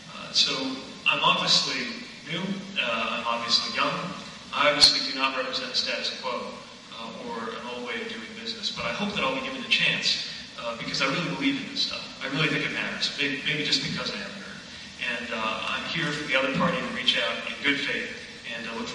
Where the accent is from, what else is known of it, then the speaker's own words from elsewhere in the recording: South Bend, Indiana, United States; I grew up right here in South Bend. We're less than a mile from my home, which in turn is around the corner from where I grew up.